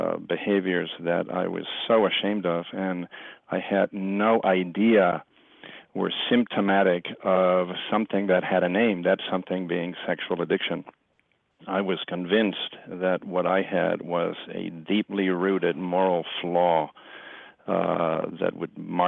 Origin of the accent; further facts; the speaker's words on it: Puerto Rico; growing up in a Hispanic family, I grew up in Puerto Rico